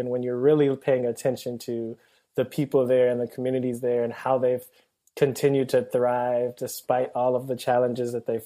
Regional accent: Cleveland, Ohio, United States; And I'm from Cleveland. That's something that I've been able to claim more recently.

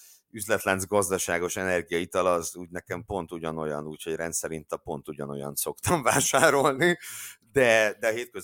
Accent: Zsombó, Csongrád-Csanád, Hungary; Zsombó, ugye Zsombó az a falu, ahol felnőttem

